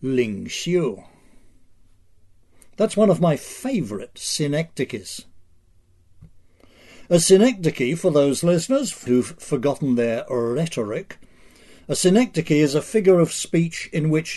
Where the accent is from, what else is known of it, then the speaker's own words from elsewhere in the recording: Huntington, New York, United States; There's a little flap going on here in my hometown of Huntington, Long Island.